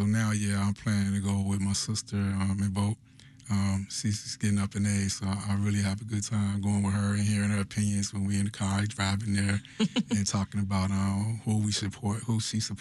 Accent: Chicago, Illinois, United States; I remember growing up in Inglewood, and he came to 63rd Street Concourse

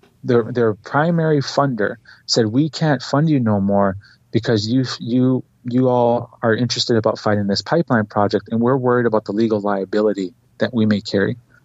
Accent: South Dakota, United States; Me as an individual, I'm Dakota. I grew up in South Dakota. My family's from South Dakota.

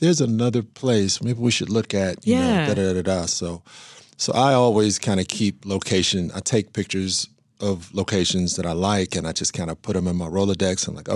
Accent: Cleveland, Ohio, United States; now in Chicago, United States; I'm not originally from here. I'm from Cleveland, but I've lived in Chicago more than I've lived in Ohio.

